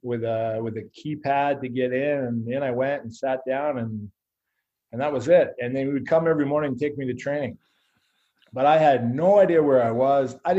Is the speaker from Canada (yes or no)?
yes; Squamish, British Columbia, Canada; I'm some skid from Squamish out in the West Coast